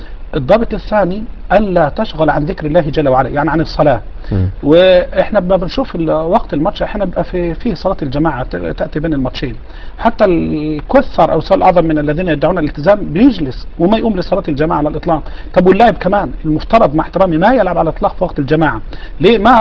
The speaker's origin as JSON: {"language": "Arabic", "country": "Egypt", "said": "بعض الناس من حملة القرآن عندنا في مصر"}